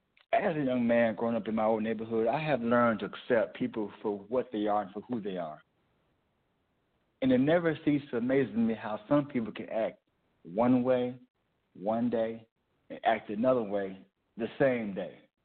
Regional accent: Little Rock, Arkansas, United States; I seen him preach in my hometown back in Little Rock

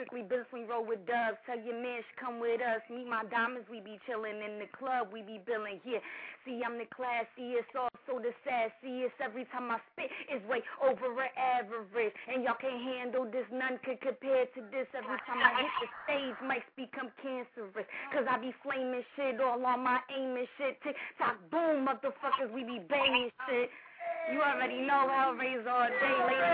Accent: Queens, New York, United States; What's good? I'm from Queens.

